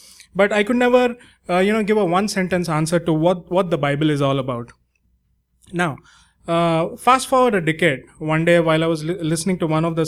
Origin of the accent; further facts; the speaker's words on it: India; Okay, so growing up in India, I was often asked